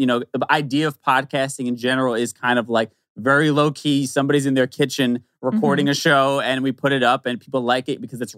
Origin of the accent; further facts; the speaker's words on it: Bronx, New York, United States; also born or lived in New Jersey; I was born in New York City. I grew up early years in the Bronx and then moved to the suburbs of New Jersey for high school and all that stuff.